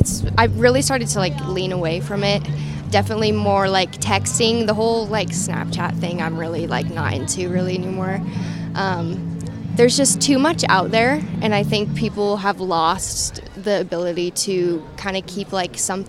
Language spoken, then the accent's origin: English; Sheridan, United States; I'm 20, and I'm from Sheridan.